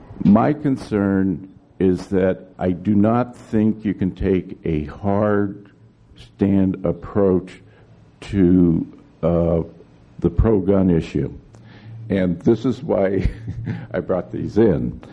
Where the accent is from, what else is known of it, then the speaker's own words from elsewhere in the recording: United States; because I enjoy the combat or interaction, because that makes me feel alive. That's why I'm an American.